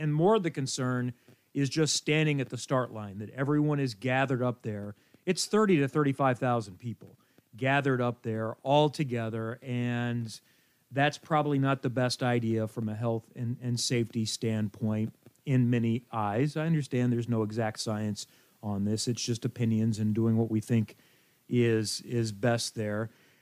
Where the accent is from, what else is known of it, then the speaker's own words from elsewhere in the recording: Indiana, United States; So yes, I understand my home state sometimes is a little lacking in some areas